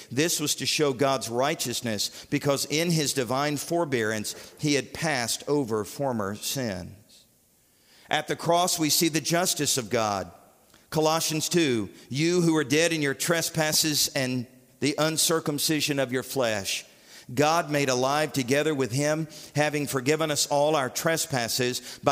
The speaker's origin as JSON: {"language": "English", "country": "United States", "said": "But if you had asked me, are you a Christian? I would have said yes, because I'm an American."}